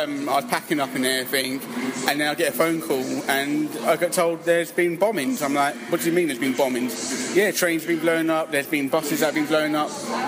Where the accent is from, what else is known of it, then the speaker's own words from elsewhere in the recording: London, United Kingdom; I just think as a Londoner, we get on and just carry on and just go forth.